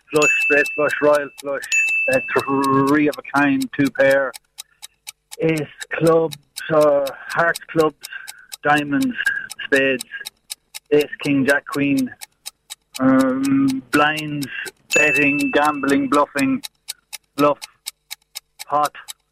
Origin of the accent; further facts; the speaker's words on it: Cavan, Ulster, Ireland; now in Dublin, Ireland; I'm from Cavan originally, but I'm in Dublin.